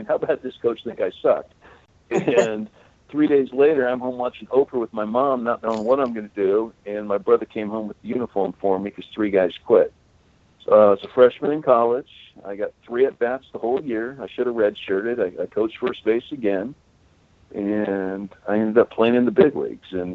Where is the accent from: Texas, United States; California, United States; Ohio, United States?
California, United States; Huntington Beach; I'm from Huntington Beach because my brother was a star of the team.